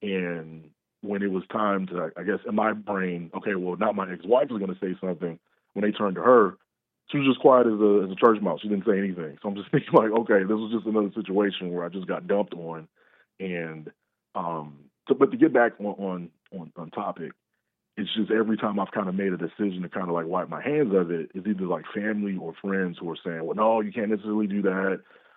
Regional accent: Detroit, Michigan, United States; also born or lived in Iraq; But coming from Iraq, I grew up in Detroit.

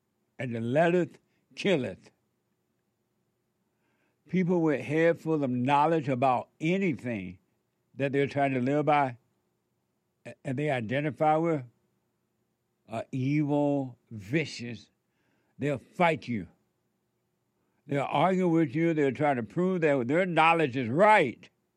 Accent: Alabama, United States; it reminded me of growing up in Alabama when America was America and it was celebrated and it was amazing.

